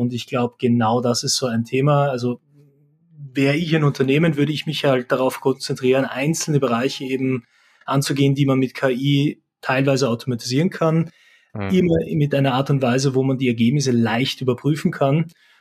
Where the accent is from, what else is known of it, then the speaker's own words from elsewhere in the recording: Austria; moved away as an adult; now in Germany; Man hört es vielleicht an meinem Akzent, ich bin Österreicher, bin mittlerweile doch seit knapp 7 Jahren eigentlich in Deutschland